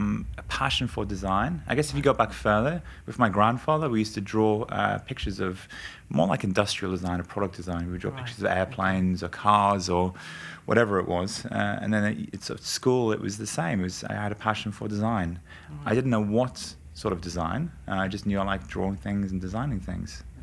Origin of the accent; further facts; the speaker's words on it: Morpeth, North East England, United Kingdom; It's Northumberland. So it's a place called Morpeth.